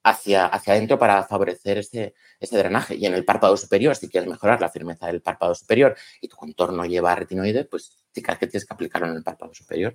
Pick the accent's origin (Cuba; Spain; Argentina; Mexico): Spain; León, Castile and León; Soy de León, soy cabezón.